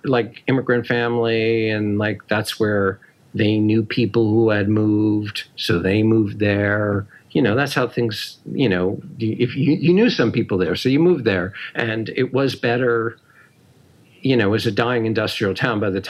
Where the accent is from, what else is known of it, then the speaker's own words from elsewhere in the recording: Paterson, New Jersey, United States; Oh, okay. I grew up in Paterson, New Jersey.